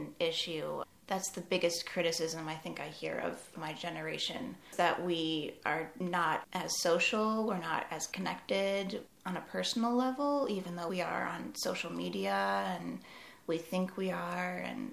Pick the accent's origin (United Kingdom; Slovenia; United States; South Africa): South Africa; Yeah, growing up in South Africa, I guess they had different access to certain things